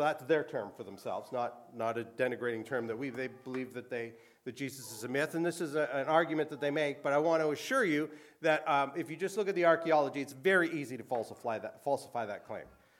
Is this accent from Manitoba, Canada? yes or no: no; Hilton Beach, Ontario, Canada; also born or lived in Oshawa; And I tell them I grew up in Hilton Beach. And that's true. Most of my childhood grew up in Hilton Beach. I was born in Oshawa. I have no connection to Oshawa.